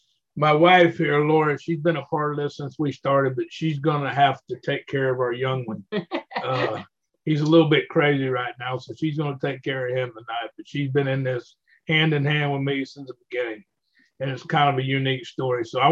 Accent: Florida, United States; I was born and raised right here in Central Florida. I've never left here. I've always hunted and fished and lived the outdoor life. I'm a plain old country boy.

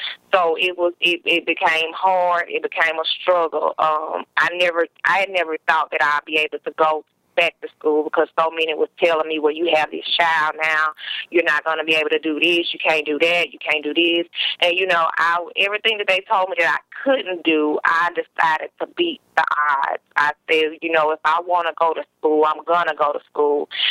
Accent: Mississippi, United States; I'm calling from Hattiesburg, Mississippi.

